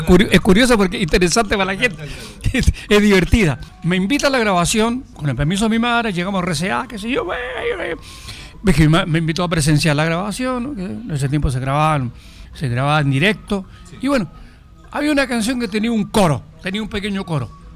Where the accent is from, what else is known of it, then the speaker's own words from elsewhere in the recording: Santiago, Santiago Metropolitan Region, Chile; Yo orgullosamente digo que soy del barrio Plaza Almagro.